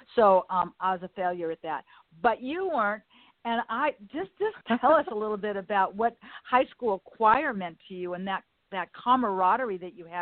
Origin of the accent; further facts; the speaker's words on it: Westchester, United States; born there; I was born in Westchester. I started in Westchester. I went to 98th Street School